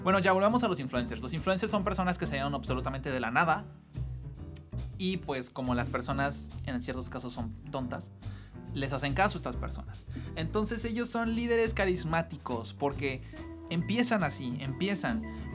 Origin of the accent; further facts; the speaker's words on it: Mexico; no solamente porque somos generación Z, sino porque somos mexicanos